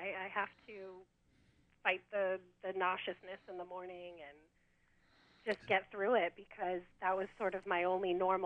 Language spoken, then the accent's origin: English; California, United States; moved away as an adult; now in Rhode Island, United States; from Southern California, born and raised originally.